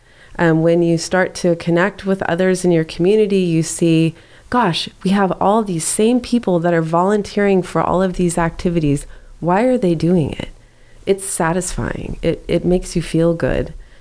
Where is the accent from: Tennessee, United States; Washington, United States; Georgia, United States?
Washington, United States; I grew up in Puget Sound, which is, well, not in Puget Sound, on Puget Sound, on the shores in Washington State, just south of Seattle.